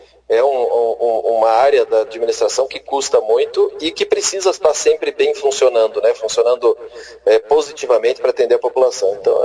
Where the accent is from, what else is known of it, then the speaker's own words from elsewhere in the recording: Paraná, Brazil; Eu, como sou do Norte Pioneiro, moro na região